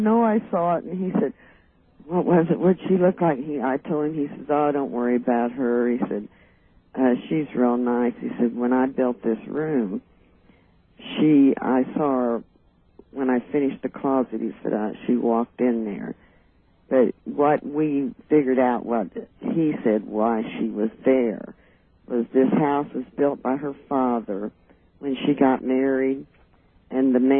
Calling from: Kansas City, Missouri, United States; I'm from Kansas City.

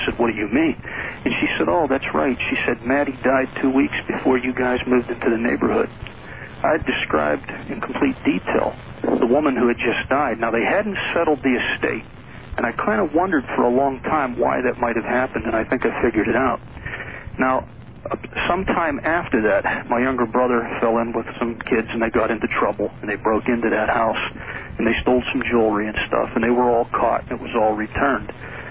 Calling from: Pennsylvania, United States; I'm calling from Pennsylvania.

